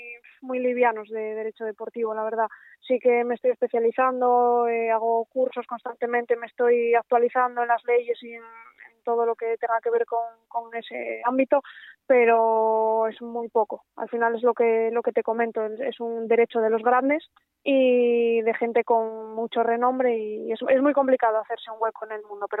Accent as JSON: {"language": "Spanish", "town": "Pola de Siero", "region": "Asturias", "country": "Spain", "said": "Pola de Siero, que es de donde soy yo."}